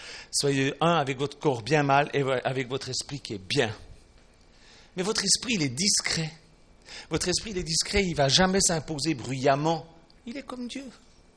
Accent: Switzerland; Et je suis suisse et donc élevé dans un pays de douceur. La douceur c'est un fait là-bas.

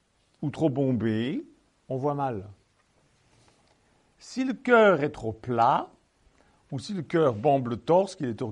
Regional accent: Switzerland; on avait des voisins d'arbistes chez nous en Suisse. Ils habitaient la ferme à côté de notre villa.

